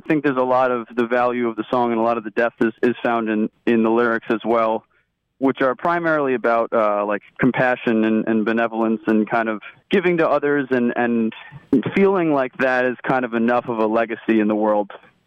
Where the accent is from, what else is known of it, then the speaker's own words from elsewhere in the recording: Croton-on-Hudson, New York, United States; I'm from Croton-on-Hudson. I grew up here, went to all the way through high school here. I went to college in New York City at City College.